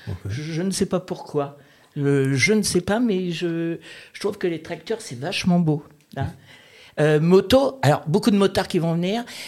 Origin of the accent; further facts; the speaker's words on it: Paris, Île-de-France, France; accent: Parisian; parce que moi je suis une Parisienne avec un accent parisien.